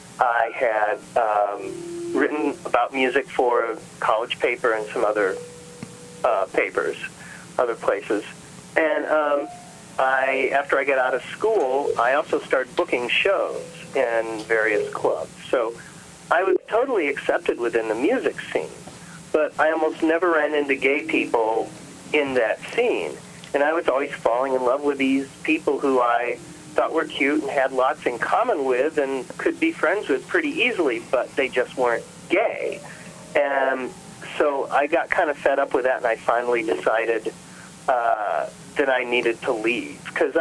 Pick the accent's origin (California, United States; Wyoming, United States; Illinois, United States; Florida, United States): Illinois, United States; Peoria; I grew up in Peoria, Illinois. I went to University of Illinois in Champaign-Urbana.